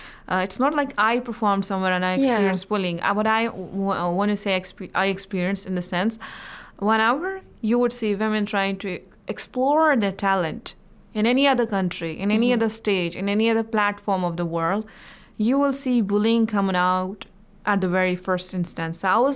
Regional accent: India; since I come from India

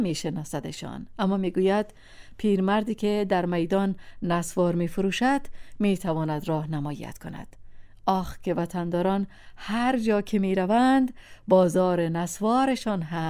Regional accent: Afghanistan; وقتی شنیده بود که من از افغانستان آمدم

